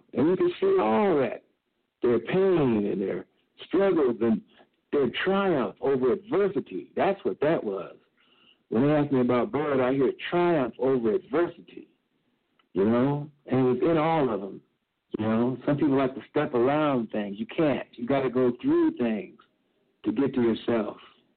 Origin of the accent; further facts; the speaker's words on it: Kansas City, Missouri, United States; I grew up in Kansas City. Had it not been for my father, I wouldn't even know about the history of Kansas City jazz.